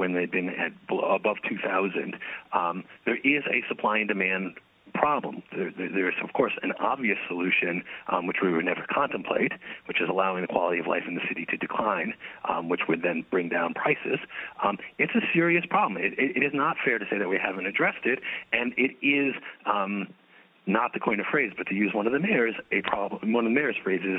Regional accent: New York, United States; as someone growing up in New York, I remember it, these being places you would never go

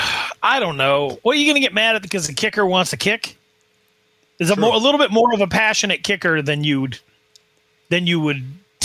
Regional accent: Wyoming, United States; I'm from Wyoming. Like, I know these people.

